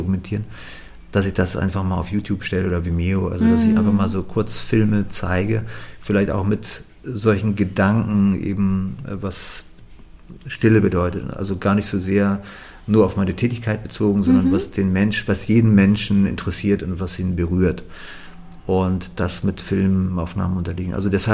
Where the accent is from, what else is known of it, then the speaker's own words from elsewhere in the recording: Northern Germany, Germany; Ich komme halt aus dem Norden.